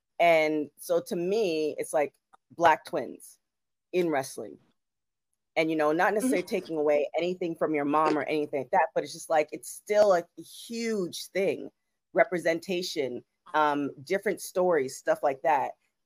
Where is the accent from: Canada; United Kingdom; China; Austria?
Canada; now in Los Angeles, United States; I'm from Canada and of West Indian descent.